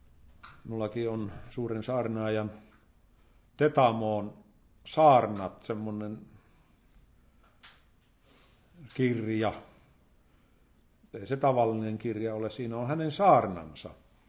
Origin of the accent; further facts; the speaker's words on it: Suonenjoki, North Savo, Finland; minä olen Suonijoelta kotoisin ja Pieksämäki on ihan siinä lähellä